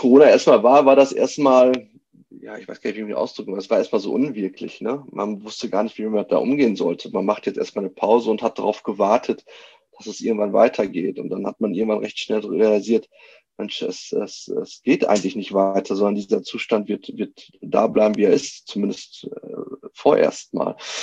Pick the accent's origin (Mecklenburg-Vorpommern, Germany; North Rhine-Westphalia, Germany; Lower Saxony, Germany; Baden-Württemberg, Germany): North Rhine-Westphalia, Germany; Münster; Nein, also ich bin ja Münsteraner und ich liebe Münster